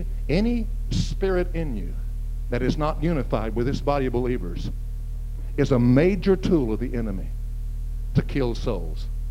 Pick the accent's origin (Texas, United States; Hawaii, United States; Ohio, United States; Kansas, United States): Texas, United States; I mean, I was raised in West Texas, and I've seen a lot of sand.